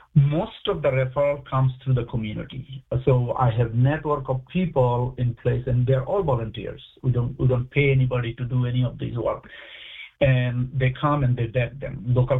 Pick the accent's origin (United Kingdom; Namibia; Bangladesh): Bangladesh; I gather my friends and family that I grew up with in Bangladesh